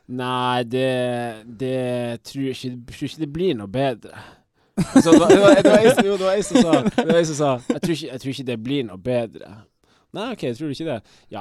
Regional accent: Alta, Finnmark, Norway; born there; Faren min er fra Finnmark, jeg ble født i Alta.

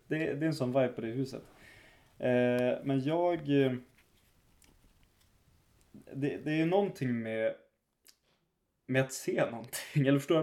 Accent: Norrbotten County, Sweden; Och Skandinaviens äldsta, den är baserad i mitt hemlän.

